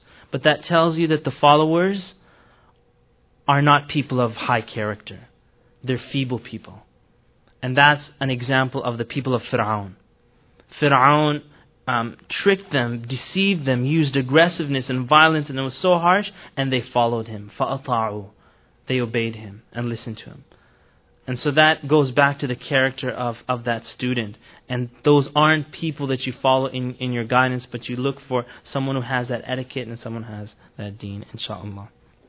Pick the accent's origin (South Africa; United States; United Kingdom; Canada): Canada; I'm from Canada. We're like the nicest people in this continent here.